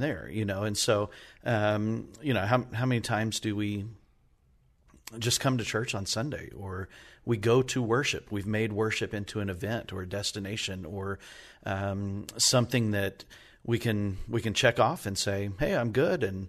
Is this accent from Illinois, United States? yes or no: no; New Mexico, United States; now in Indiana, United States; And I grew up in New Mexico and served in a number of churches all across the West and now in the Midwest in Indiana.